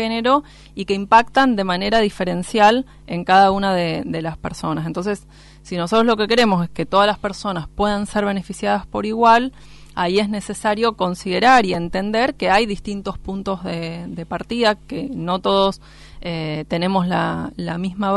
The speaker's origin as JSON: {"language": "Spanish", "region": "Mendoza", "country": "Argentina", "said": "soy mendocina."}